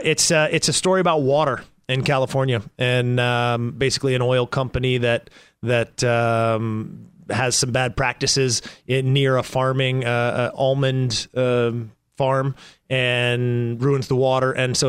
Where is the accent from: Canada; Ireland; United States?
Canada; I come from Canada, and it was a hockey background there.